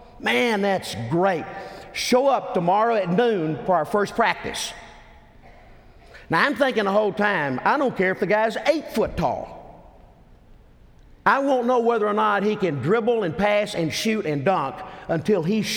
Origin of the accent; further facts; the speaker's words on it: Tennessee, United States; I was born and raised in Tennessee.